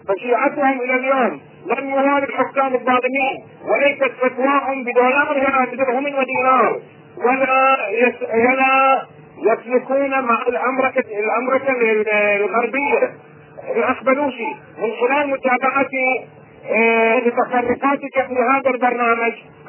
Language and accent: Arabic; Bahrain; أنا من البحرين،